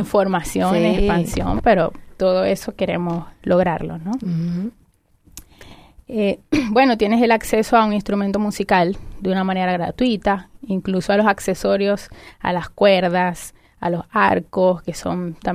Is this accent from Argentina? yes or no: no; Venezuela; No me lo sé todo todavía, soy de Venezuela